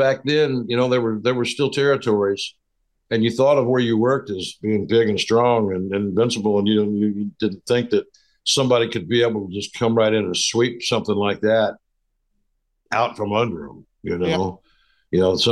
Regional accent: the South, United States; But man, It's just, I grew up in the burbs in the South, man.

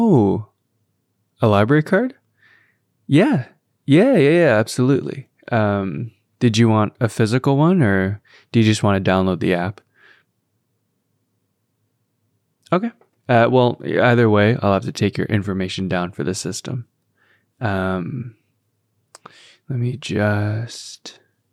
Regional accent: Canada; I'm from Canada, and we don't really do that kind of thing. At least not where I'm from.

